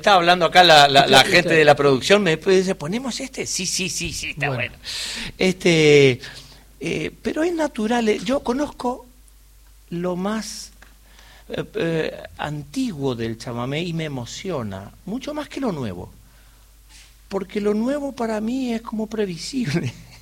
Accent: Curuzú Cuatiá, Corrientes, Argentina; yo vengo de Corrientes, de Curuzú, Catia, y somos profundamente chamameceros

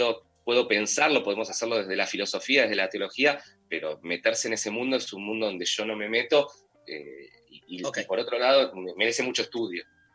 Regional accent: Bariloche, Río Negro, Argentina; soy de Bariloche, además.

